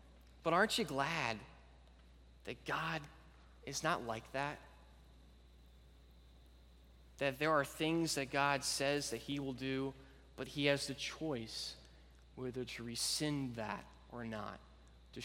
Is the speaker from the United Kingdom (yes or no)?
yes; Scotland, United Kingdom; now in United States; Growing up in Scotland, I know for the visitors, I have no Scottish accent. It's gone. I don't know. I've been in the States a while.